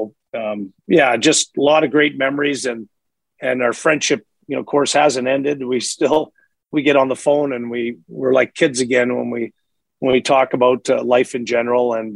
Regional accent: Montreal, Quebec, Canada; now in Edmonton, Canada; I'm from Eastern Canada, the Montreal area.

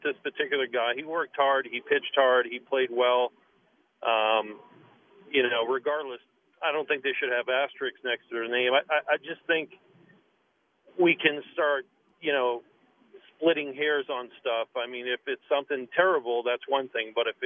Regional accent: Boston, Massachusetts, United States; I'm from Boston originally, and we have a pitcher there.

